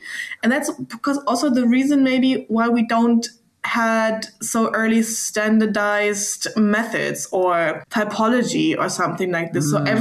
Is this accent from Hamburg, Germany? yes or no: no; Berlin, Germany; English is a second language; So I'm from Berlin, and I studied there my bachelor and master's prehistoric archaeology.